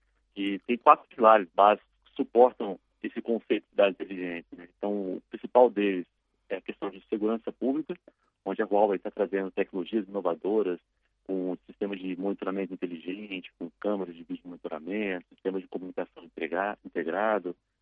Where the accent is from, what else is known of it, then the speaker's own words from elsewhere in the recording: Brasília, Federal District, Brazil; now in São Paulo, Brazil; Isso, sou nascido em Brasília. E atualmente estou morando em São Paulo, já fazem 7 anos que estou aqui em São Paulo.